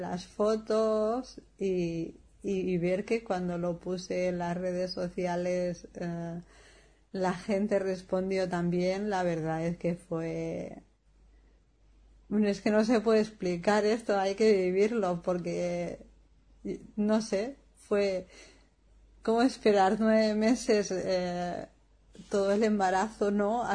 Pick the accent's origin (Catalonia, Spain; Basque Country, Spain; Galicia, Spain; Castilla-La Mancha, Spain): Catalonia, Spain; Santpedor; la de San Pedor, la de mi pueblo